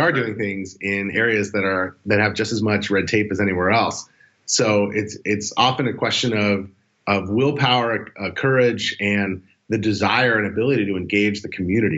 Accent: California, United States; I'm worse than not knowing anything because I'm from Silicon Valley.

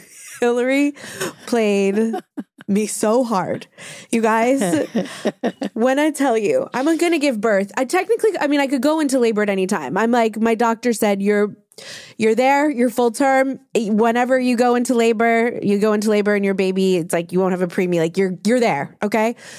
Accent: Louisiana, United States; I have been through Hurricane fucking Katrina. I am from Louisiana.

